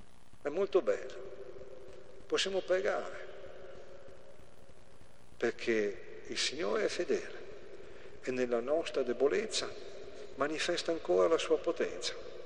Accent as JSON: {"language": "Italian", "region": "northern Italy", "country": "Italy", "said": "né io né Donato siamo romani. Io ovviamente sono del nord."}